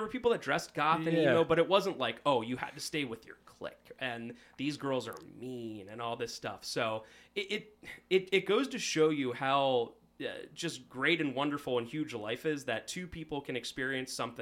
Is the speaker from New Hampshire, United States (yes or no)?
no; Fivepointville, Pennsylvania, United States; So I grew up in a little village. I believe it's technically a village. You know how all those towns and villages, whatever. It's called Five Pointville. It's over in the Denver-ish area. Not Colorado. Denver, Pennsylvania.